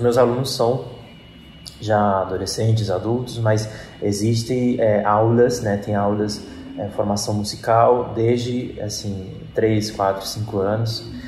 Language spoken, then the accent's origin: Portuguese; Argentina; now in Brazil; Eu nasci no Brasil e cresci na Argentina, que é o lugar onde minha família vem.